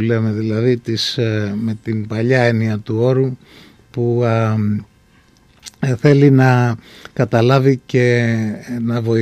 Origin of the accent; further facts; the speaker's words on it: Crete, Greece; accent: Cretan; first language Cretan; η πρώτη μου γλώσσα ήταν τα κριτικά εμένα.